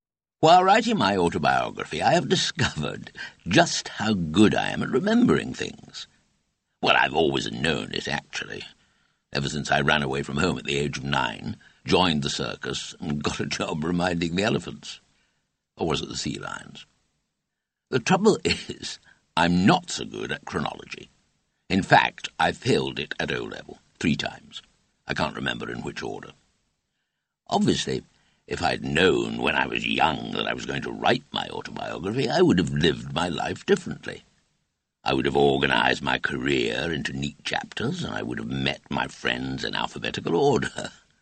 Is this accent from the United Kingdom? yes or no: yes; Edinburgh, Scotland, United Kingdom; born there; I was born in the Simpson Memorial Hospital in Edinburgh, in Loddesdon Place, opposite the fire station.